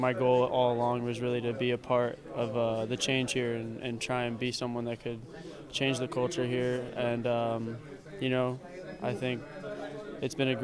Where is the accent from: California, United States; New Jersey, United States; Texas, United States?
New Jersey, United States; Caldwell; he's from Cedar Grove. I'm from Caldwell. We both played for the Montclair Cobras growing up.